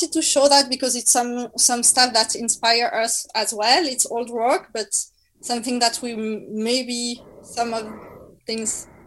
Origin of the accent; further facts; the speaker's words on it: France; accent: French; English is a second language; I will try to read it if with my French accent to make something.